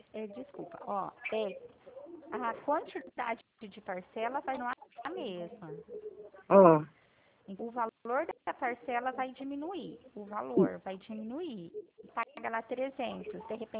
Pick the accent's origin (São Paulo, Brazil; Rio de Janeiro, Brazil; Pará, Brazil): São Paulo, Brazil; Pirassununga; Eu sou da cidade de Pirassununga.